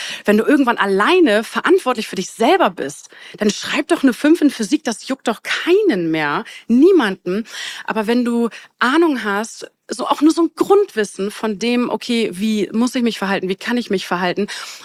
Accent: Bremerhaven, Bremen, Germany; Ich komme aus Bremerhaven, aber mir geht's gut.

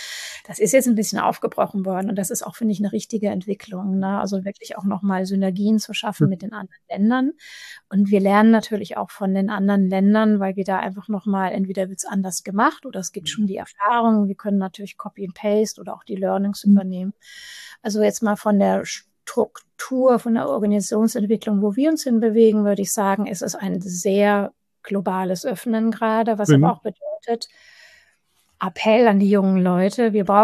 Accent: Hamburg, Germany; weil ich bin ja hier in Hamburg, also meine Heimat ist Hamburg

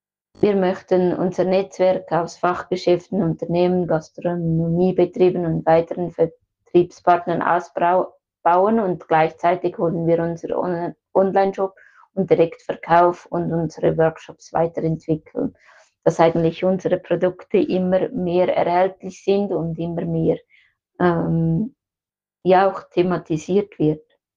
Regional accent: Switzerland; bei uns in der Schweiz

